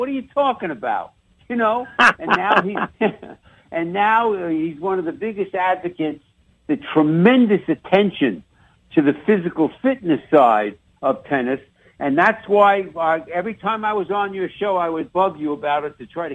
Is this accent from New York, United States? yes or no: yes; New York, United States; You know, I grew up in New York.